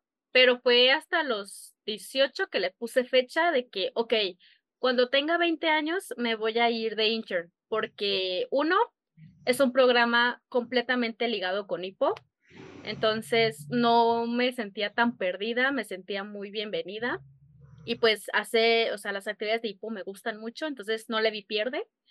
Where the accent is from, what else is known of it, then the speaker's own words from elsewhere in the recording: Chihuahua, Mexico; now in Guadalajara, Mexico; aquí en Ipo. Soy de Chihuahua, pero ahora vivo en Guadalajara